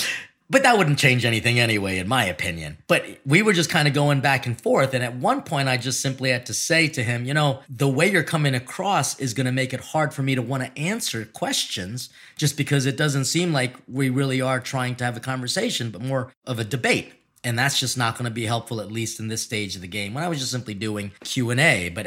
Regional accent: Philippines; You know, people might see me as a Filipino, as someone who's always gonna be like super shy, more timid

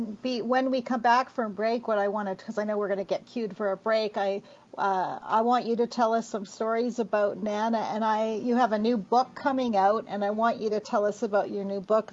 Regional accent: Canada; now in United States; I grew up in Canada and I live in America

